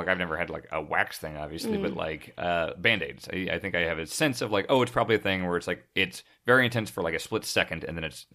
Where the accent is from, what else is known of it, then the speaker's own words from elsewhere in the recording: Lenexa, Kansas, United States; probably the most famous person that's come out of my hometown in Johns County, Kansas.